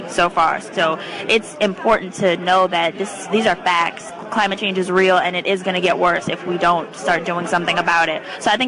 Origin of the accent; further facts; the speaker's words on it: New Orleans, Louisiana, United States; I'm a junior biology major at Howard University, and I'm from New Orleans, Louisiana.